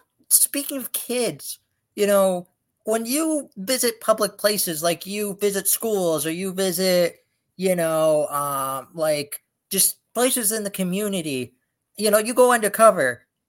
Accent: Erie, Pennsylvania, United States; here in my hometown, Erie, they're putting on that play at it's called the Erie Playhouse.

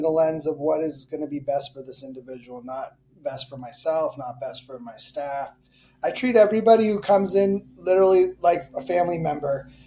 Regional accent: Canada; now in United States; part of what drove me to become a doctor is I'm from Canada

